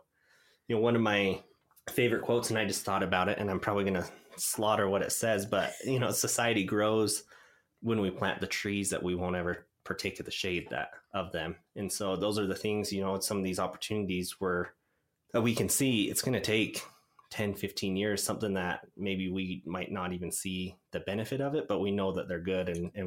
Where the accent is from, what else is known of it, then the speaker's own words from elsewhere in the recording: Price, Utah, United States; I am born and raised in Price. So since 94.